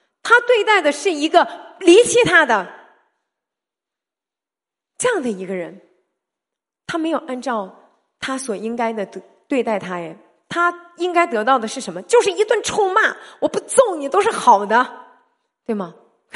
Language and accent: Chinese; Northeast China, China; 我们东北人说这个人都不算兄弟